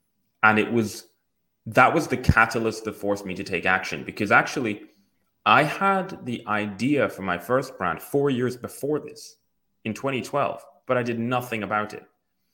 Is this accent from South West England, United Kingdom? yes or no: no; Aberdeen, Scotland, United Kingdom; I remember I'm from Aberdeen, right? We're really tight up here.